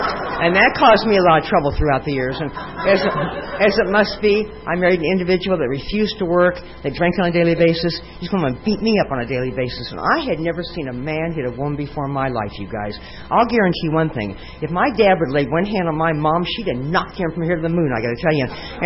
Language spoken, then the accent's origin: English; Nebraska, United States; But, you know, I grew up in Nebraska.